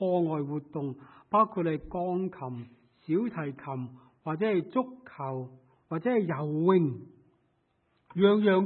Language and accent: Chinese; China; 对我们中国人来说，甚至是我们的邻居印度人都是，常常有一个望子成龙的心态。